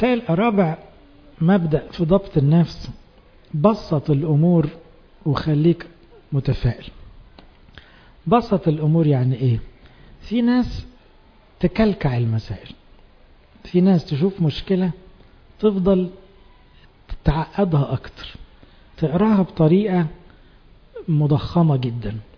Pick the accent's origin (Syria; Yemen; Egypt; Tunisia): Egypt; الحقيقة احنا كمجتمع مصري الكلمة دي مكروهة عندنا